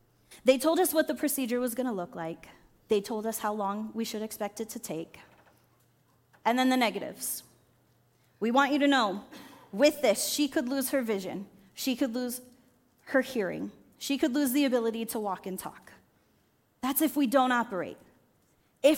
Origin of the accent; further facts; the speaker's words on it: Florida, United States; Growing up in Florida in 2004, we had Hurricane Charley.